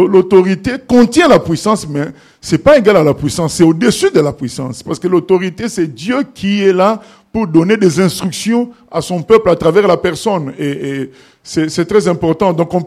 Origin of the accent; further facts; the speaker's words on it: Morocco; now in France; je me souviens quand je venais du Maroc, j'étais arrivé en France, au Maroc, nous, on n'était pas dans la logique de ministère.